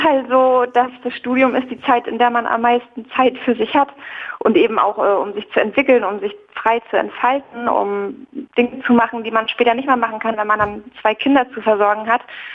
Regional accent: East Germany, Germany; Ich bin auch aus dem Osten und meine Mutter hat mich mit 20 bekommen

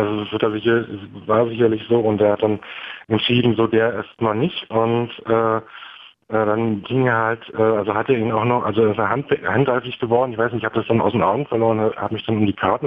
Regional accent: Berlin, Germany; Aber als Berliner, also ich habe mich mit meinem Nachnamen, ich muss ihn jetzt hier nicht nennen, aber ich habe mich da unsicher gefühlt.

